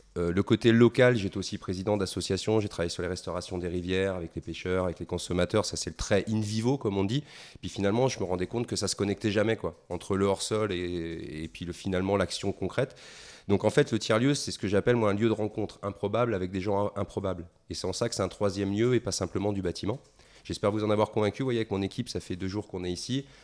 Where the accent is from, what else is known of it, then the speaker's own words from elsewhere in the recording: Saint-Étienne, Auvergne-Rhône-Alpes, France; je viens de Saint-Étienne